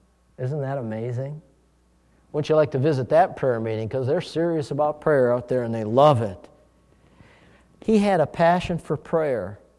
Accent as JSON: {"language": "English", "town": "Duluth", "region": "Minnesota", "country": "United States", "said": "I'm from Duluth, Minnesota. Duluth, Minnesota is like San Francisco. Duluth, Minnesota is built on a hill."}